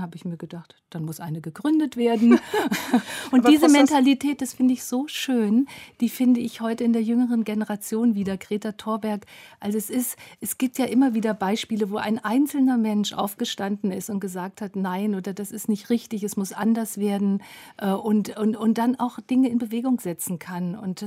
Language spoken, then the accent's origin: German; Hesse, Germany; Und wir sind dann in Nordhessen in einer Kleinstadt aufgewachsen